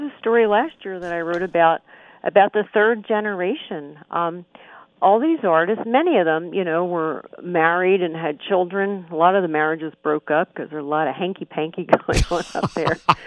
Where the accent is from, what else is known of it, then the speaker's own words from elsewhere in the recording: Pennsylvania, United States; You know, I'm from Pennsylvania, and not too far from Chad's Ford, where the Wyeth family presides.